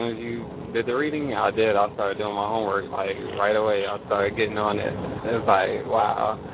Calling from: Miami, Florida, United States; I'm calling from Miami. I usually call from Miami, but I'm in Tennessee.

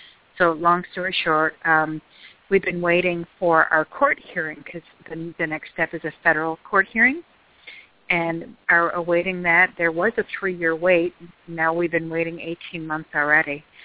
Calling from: Florida, United States; I'm calling from Florida.

